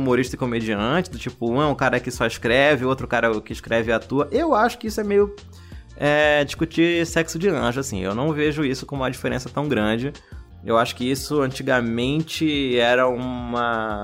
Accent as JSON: {"language": "Portuguese", "region": "Pará", "country": "Brazil", "said": "o sentimento de deslocamento que eu sempre tive, de ser do Pará"}